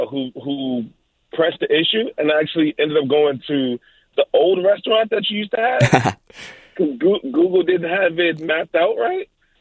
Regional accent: New York, United States; now in Saint Paul, United States; I am not from Minnesota. I am a transplant from New York. I just moved here in January

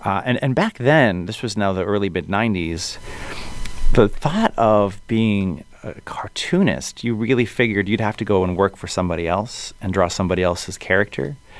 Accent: Worcester, Massachusetts, United States; I just had a release party and a book signing for Hey Kiddo in my hometown of Worcester

